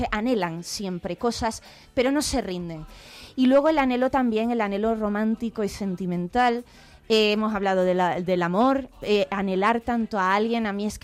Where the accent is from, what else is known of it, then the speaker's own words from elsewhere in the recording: Málaga, Andalusia, Spain; soy una malagueña muy agradecida con Sevilla.